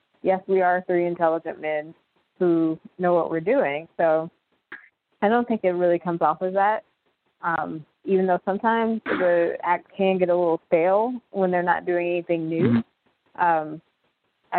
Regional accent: Nashville, Tennessee, United States; Well, I am from Nashville

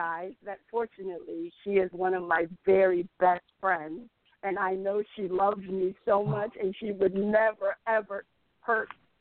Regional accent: Virginia, United States; I'm from Virginia, not from Texas.

